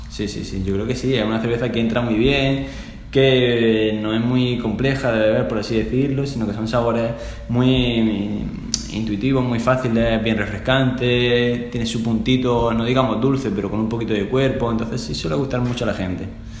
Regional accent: Granada, Andalusia, Spain; moved away as an adult; now in Panama; De Granada, del sur de España.

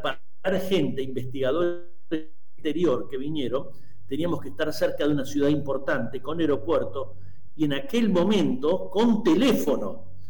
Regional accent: Buenos Aires, Argentina; Yo soy de Buenos Aires, en realidad estoy en Buenos Aires. Vine a Mar del Plata en el año...

